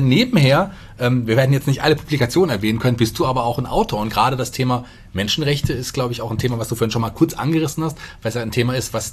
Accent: Fulda, Hesse, Germany; born there; Ich bin ja selber gebürtiger Fulderer

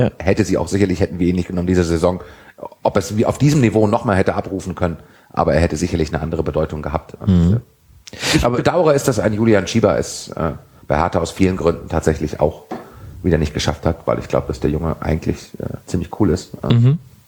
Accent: Berlin, Germany; born there; Ich bin ja geborener Berliner

